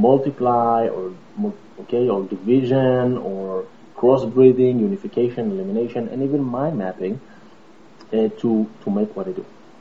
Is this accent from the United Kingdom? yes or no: no; Israel; now in United States; You see, I'm here in the United States. I came all the way from Israel.